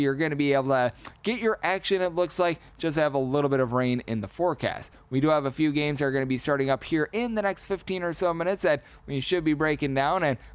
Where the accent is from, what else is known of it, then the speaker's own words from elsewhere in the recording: Wisconsin, United States; We head out to my home state of Wisconsin.